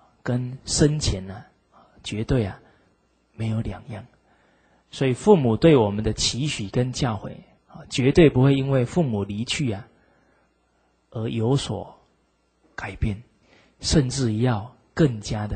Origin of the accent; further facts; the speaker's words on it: China; 这个是我们中国人呢、啊、很好的美德。